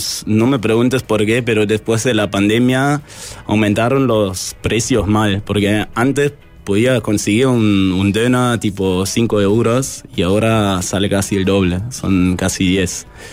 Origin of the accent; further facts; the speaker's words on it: Cologne, North Rhine-Westphalia, Germany; now in Uruguay; y yo tipo, está, pero ya lo tuve en Alemania porque soy de Colonia.